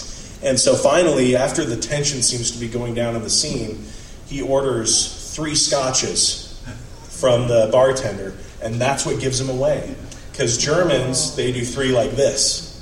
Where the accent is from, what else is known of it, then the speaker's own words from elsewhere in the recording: Utah, United States; but not my experience growing up in Davis County, Utah.